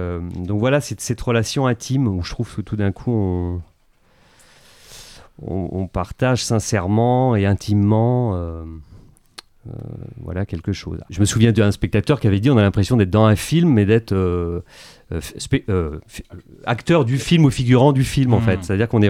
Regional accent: Brittany, France; un peu monotone, un peu trop monotone quand on vient de Bretagne

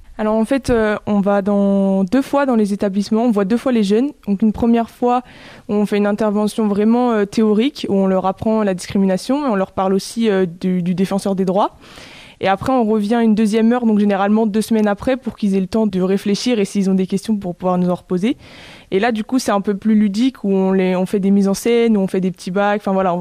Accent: Château-Gontier, Pays de la Loire, France; du coup j'ai 19 ans et je viens de Château-Gontier.

